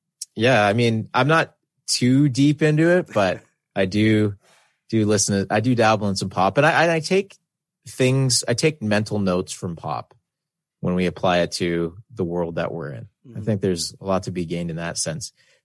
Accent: Canada; That's one of the great parts of being Canadian is the poutine and hockey, I'd say too.

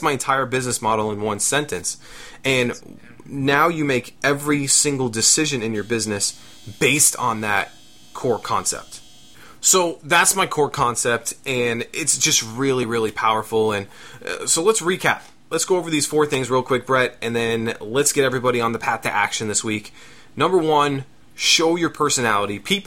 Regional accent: Florida, United States; this week comes from one of my favorite groups growing up in South Florida

